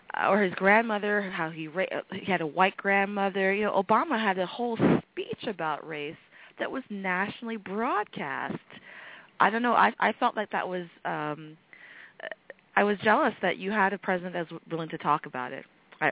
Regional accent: Canada; I kind of disagree with you, perhaps because I'm Canadian.

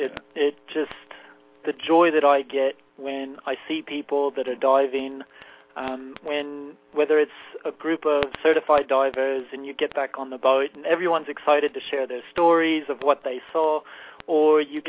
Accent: Chicago, Illinois, United States; born there; also born or lived in Australia; I was born in Chicago

